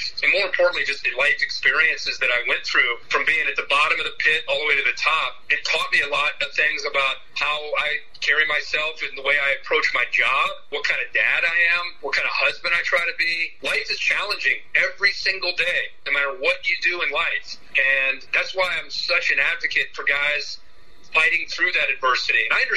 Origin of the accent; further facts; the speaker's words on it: Dayton, Ohio, United States; Loved growing up in Dayton, Ohio